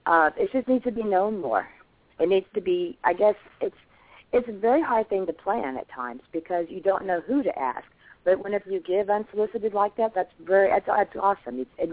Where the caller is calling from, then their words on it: Nashville, Tennessee, United States; I'm calling from Nashville, Tennessee.